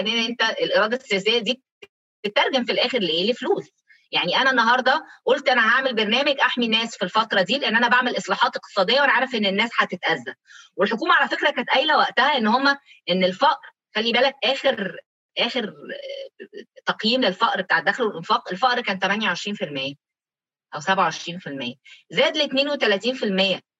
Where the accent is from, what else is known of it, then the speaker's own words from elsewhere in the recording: Egypt; انا بتكلم كمصريه